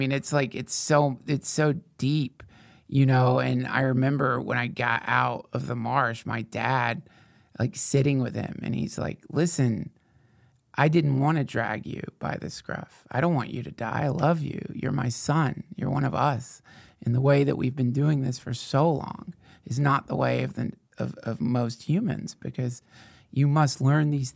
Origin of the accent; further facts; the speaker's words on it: Georgia, United States; But you know, I grew up